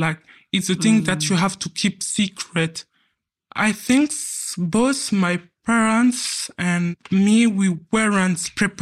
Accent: France; English is a second language; So growing up in France, it was basically like a normal life

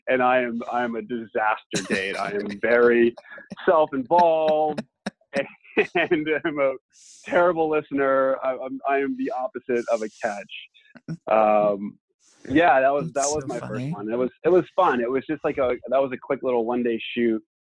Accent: Texas, United States; I grew up in Texas, man, like, and I am not oil money, and there's no relation

